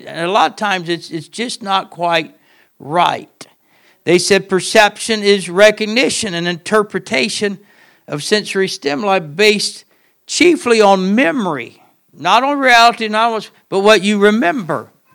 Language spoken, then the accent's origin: English; Southern United States, United States; I told you I'm from the South, and I don't eat greens, but my family loves collard greens, mustard greens.